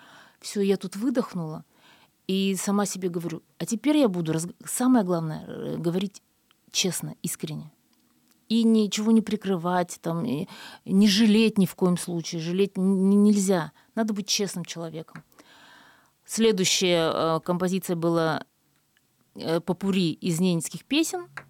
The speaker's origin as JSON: {"language": "Russian", "region": "Yamalo-Nenets Autonomous Okrug", "country": "Russia", "said": "я с Ямала, и что я северная певица, и я одеваюсь соответствующе, и костюмы у меня все тоже наши ямальские."}